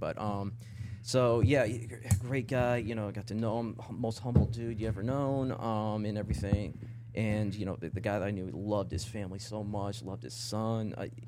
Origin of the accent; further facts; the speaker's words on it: Connecticut, United States; And, like, I'm from Connecticut originally, and what I found is that, well, no against any place else, but, like, it tends to be like, it's not just people from Connecticut, like people from New England.